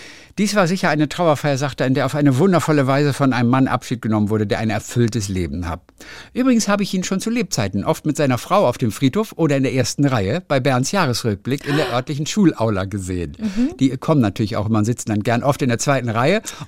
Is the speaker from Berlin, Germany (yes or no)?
no; North Rhine-Westphalia, Germany; ich komme aus Ostwestfalen und da kommt auch Bernd Gieseking her.